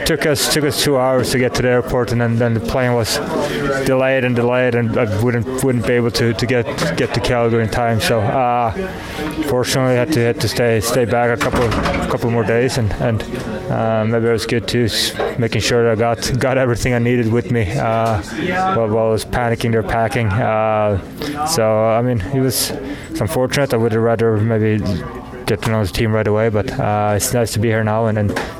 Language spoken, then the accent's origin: English; Boden, Norrbotten County, Sweden; English is a second language; forward from Sweden, and my hometown is Boden.